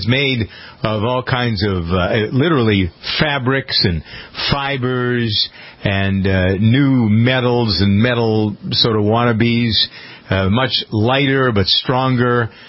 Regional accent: United States; I want to tell you something that I'm very proud of as an American

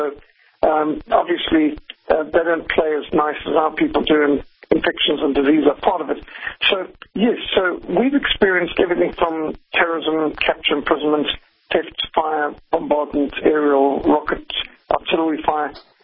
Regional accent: Zimbabwe; I was brought up in Rhodesia, what today is Zimbabwe, and Rhodesia back in 1960s and 70s was a war-torn country.

